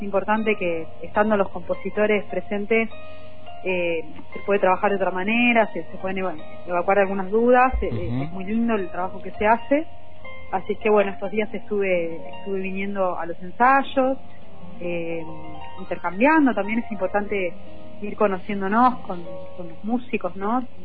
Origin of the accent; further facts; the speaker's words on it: La Plata, Buenos Aires Province, Argentina; born there; Yo tengo orígenes ancestros, digamos, en el norte, y bueno, claro, obviamente que nací en el Río de la Plata, nací en la ciudad de La Plata